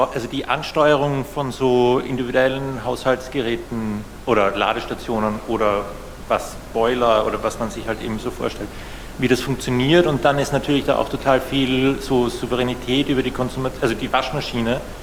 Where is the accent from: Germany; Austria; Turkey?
Austria; Vienna; bin aus Wien.